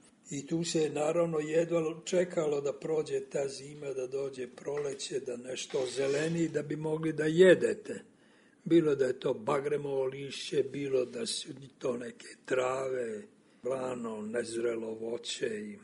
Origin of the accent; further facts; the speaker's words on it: Bosanska Krajina, Bosnia & Herzegovina; born there; ja sam rođen u Bosanskoj Krajini, u jednom selu između Sanskog mosta i Bosanske Krupe, daleke 1938. godine. Dakle, to se zove Podgrmeč i to je onaj kraj koji je predmet književnog rada Branka Ćopića, koji je naš zemljak